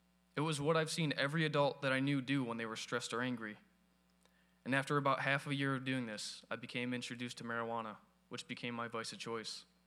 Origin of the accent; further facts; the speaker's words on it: Berwyn, Illinois, United States; born there; I was born in Berwyn, Illinois, which for many of you who don't know, is basically Chicago, in a very rough part of Chicago.